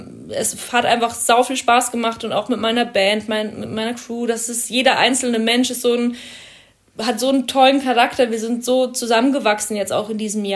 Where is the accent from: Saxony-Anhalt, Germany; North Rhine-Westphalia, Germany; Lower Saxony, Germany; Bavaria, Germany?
Bavaria, Germany; now in Berlin, Germany; ich bin in Bayern aufgewachsen und wohne jetzt in Berlin so.